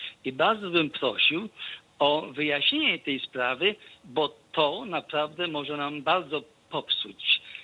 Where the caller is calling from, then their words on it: Bavaria, Germany; jestem z Bawarii.